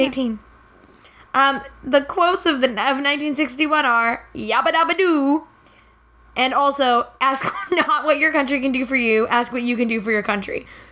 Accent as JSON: {"language": "English", "town": "Pittsburgh", "region": "Pennsylvania", "country": "United States", "tie": "born there", "said": "I was born in Pittsburgh. I don't claim it much, but I was born there."}